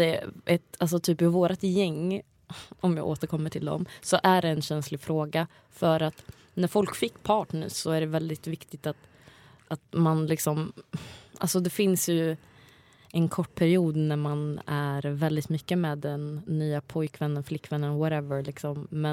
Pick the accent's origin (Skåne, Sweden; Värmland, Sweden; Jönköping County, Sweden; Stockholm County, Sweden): Värmland, Sweden; Jag är från Värmland.